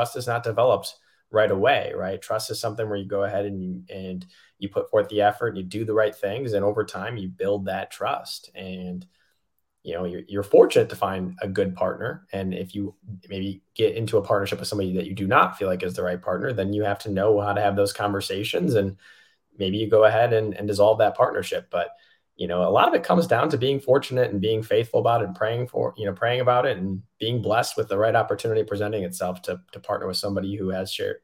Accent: Metro Detroit, Michigan, United States; also born or lived in North Carolina; We're all from Michigan, so she's actually from the Thumb. I'm down a little further towards Metro Detroit, so we had that Michigan connection.

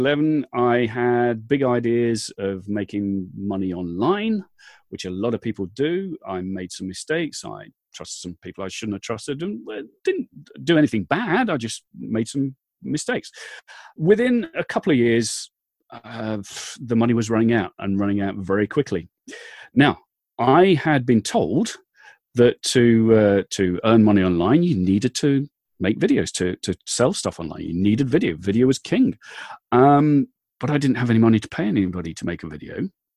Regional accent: Midlands, United Kingdom; moved away; No, I'm from originally from the Midlands in the UK, but I moved south some time ago. A county called West Sussex on the south coast of England.

